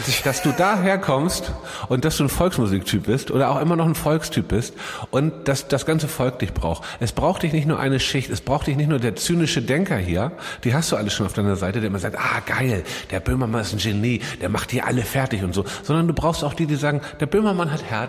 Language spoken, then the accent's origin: German; Hamburg, Germany; Tatsächlich komme ich eigentlich aus Eimsbüttel, da bin ich geboren und habe die ersten Jahre in Eimsbüttel gewohnt. Dann in Lockstedt, dann in Stelling und dann in Schnelsen, um den genauen Verlauf mal zu sagen.